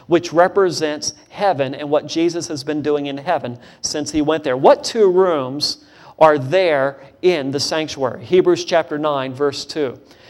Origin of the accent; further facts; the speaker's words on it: Louisiana, United States; also born or lived in Pennsylvania; I was born in Pennsylvania and I learned there how to talk Northern Yankee style. And then the second half of my childhood was down in Louisiana, and I learned how to talk Southern style.